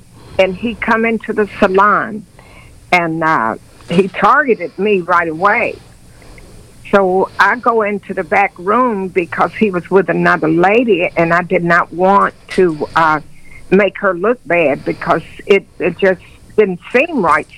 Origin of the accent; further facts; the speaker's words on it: Louisville, Kentucky, United States; from Louisville, Kentucky.